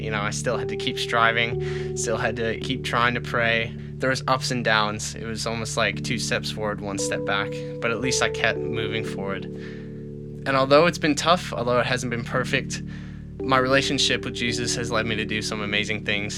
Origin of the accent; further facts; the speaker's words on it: Charlottetown, Prince Edward Island, Canada; I'm 19 years old. I come from Charlottetown, Prince Edward Island, Canada.